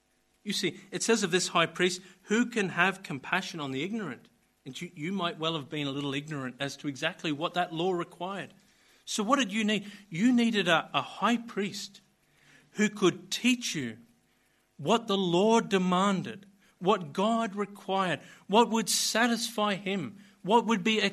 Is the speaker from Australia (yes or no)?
yes; Australia; And you see, as an Australian, I think all our chances were blown when our Prime Minister went there and put his arm around the Queen.